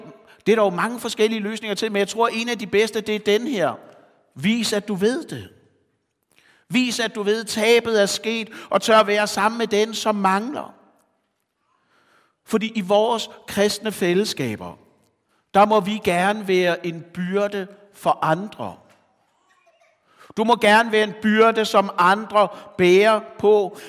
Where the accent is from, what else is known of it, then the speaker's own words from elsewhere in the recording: Zealand, Denmark; Min morfar, som man siger på Falster, hvor jeg kommer fra